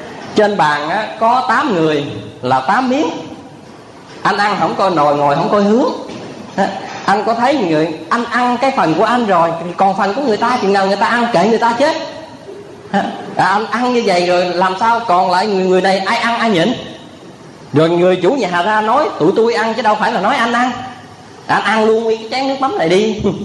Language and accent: Vietnamese; Vĩnh Long, Vietnam; Ở cách xéo nhà tôi không xa là ở quê miền Tây á, tôi quê Vĩnh Long.